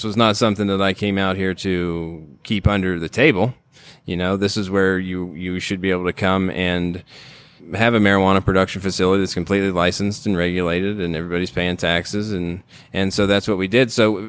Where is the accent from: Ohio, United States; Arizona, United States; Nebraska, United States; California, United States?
Ohio, United States; I mean, I grew up in Ohio in the middle of corn country.